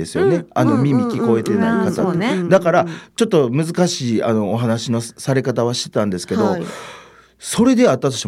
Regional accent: Higashiosaka, Osaka, Japan; 生まれも育ちも東大阪。

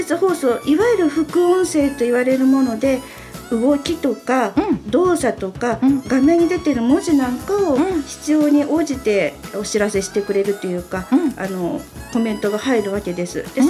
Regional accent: Kyoto, Japan; 私の地元京都の放送局 KBS のラジオだとね、

